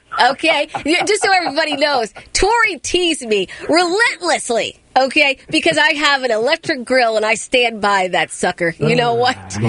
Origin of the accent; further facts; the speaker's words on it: Massachusetts, United States; born there; I didn't have a problem getting my birth certificate, but I was born in Massachusetts